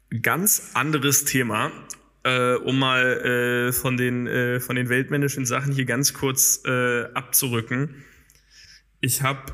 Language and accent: German; Berlin, Germany; das ist so die unattraktivste Wohnlage, die ich mir als Berliner vorstellen kann.